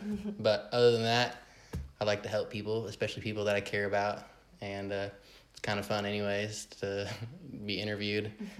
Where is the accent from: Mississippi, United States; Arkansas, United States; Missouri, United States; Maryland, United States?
Arkansas, United States; Fayetteville; Well, I was born and raised here in Fayetteville, Arkansas.